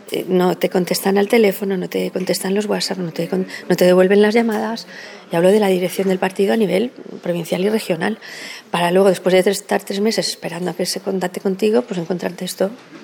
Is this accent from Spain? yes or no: yes; Calpe, Valencian Community, Spain; Yo soy de Calpe, trabajo para Calpe y donde más productiva soy es aquí.